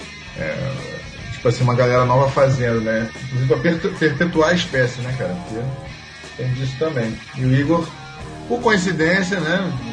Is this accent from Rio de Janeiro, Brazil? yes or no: yes; Rio de Janeiro, Brazil; Porque, na verdade, eu sou carioca, né? É, sou de Campo Grande, né? Não no Mato Grosso do Sul, mas no Campo Grande, subúrbio do Rio, né?